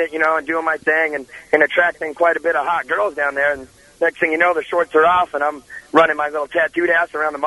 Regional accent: California, United States; now in Burbank, United States; I'm in Burbank, but I'm just representing my hometown.

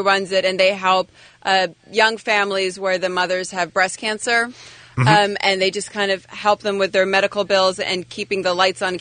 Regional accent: Canada; I grew up in Canada, in the mountains.

